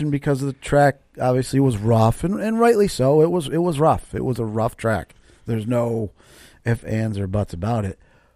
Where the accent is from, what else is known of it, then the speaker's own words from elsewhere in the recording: New York, United States; growing up around the Mohawk River my whole life